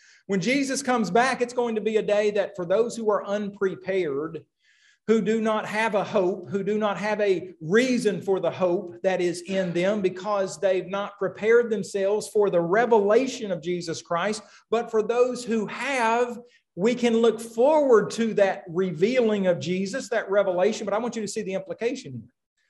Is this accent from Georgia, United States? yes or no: no; Oklahoma, United States; I grew up in Oklahoma, so that was the closest team to us, I suppose.